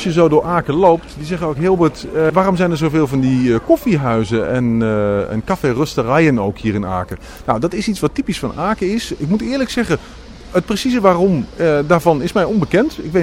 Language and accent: Dutch; Netherlands; now in Aachen, Germany; wij zouden als Nederlanders denk ik zeggen, een soort van een taai-taai.